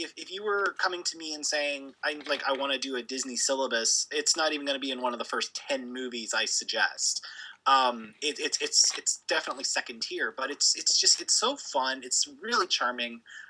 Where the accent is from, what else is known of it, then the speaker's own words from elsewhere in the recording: Canada; Bonjour, I'm from Canada.